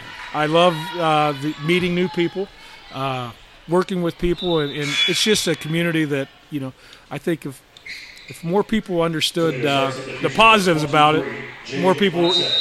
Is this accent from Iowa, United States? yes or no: no; Fresno, California, United States; we all kind of grew up together. Separate towns. Ed was from Bakersville, I was from Fresno, John was from West Lafayette